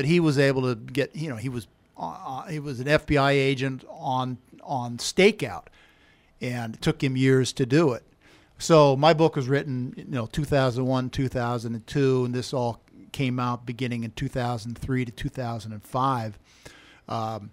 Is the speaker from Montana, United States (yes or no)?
no; California, United States; I also was lucky enough that another fellow Marin County fellow, Charles Scott, had been Bonds' roommate at Arizona State.